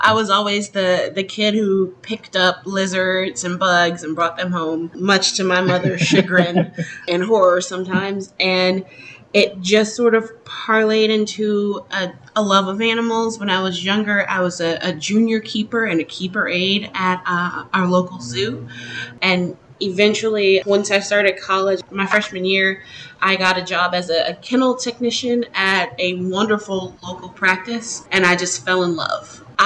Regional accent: Louisiana, United States; I'm from Louisiana, so what made me actually decide to become a technician was Hurricane Katrina.

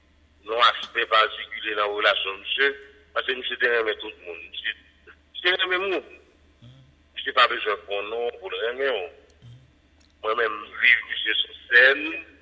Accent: Haiti; c'est la vie, on est haïtien.

